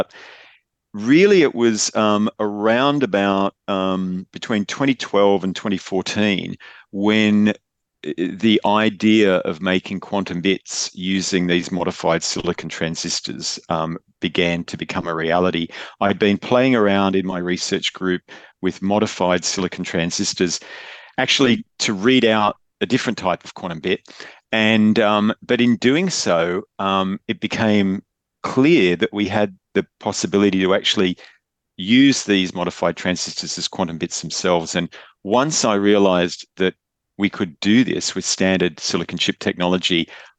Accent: Australia; I am Australian originally, but did PhD in Cambridge.

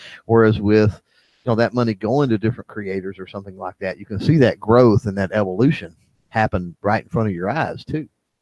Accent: Texas, United States; I know that's a double negative, but I'm from Texas.

